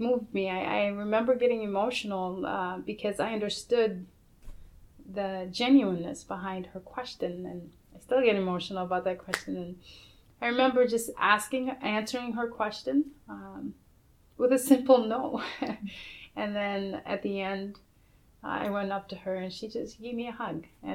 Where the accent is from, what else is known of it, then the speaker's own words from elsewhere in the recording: Georgia, United States; just because growing up in Georgia, that's, people didn't ask you, where are you from?